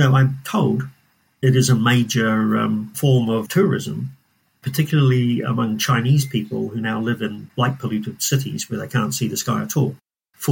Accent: New Zealand; also born or lived in Scotland; now in Cambridge, United Kingdom; I'm from New Zealand. I did my PhD in New Zealand, and I think it was actually the first ever PhD in astronomy in New Zealand. And then I came over to Scotland, stayed there for not very long, 4 or 5 years, and then moved down to Cambridge

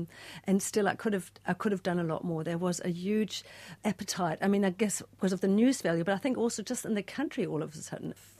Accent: New Zealand; I'm a New Zealander too. I've lived here for 16 years

